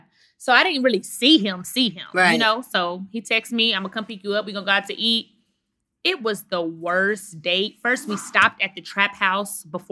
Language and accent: English; Dallas, Texas, United States; You know, I'm from Dallas, Texas.